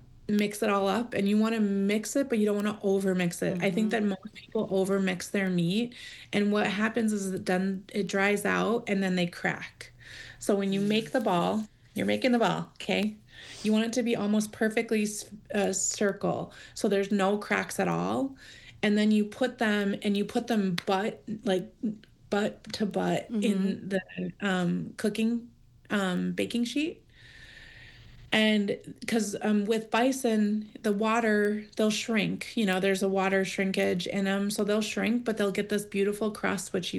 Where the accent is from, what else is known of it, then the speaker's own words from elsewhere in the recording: Pine Ridge Indian Reservation, South Dakota, United States; also born or lived in Minneapolis; I am a citizen of the Oglala Lakota Nation, born and raised on the Pine Ridge Indian Reservation. I also grew up Southside, Minneapolis, part-time. I am both Lakota and Jewish.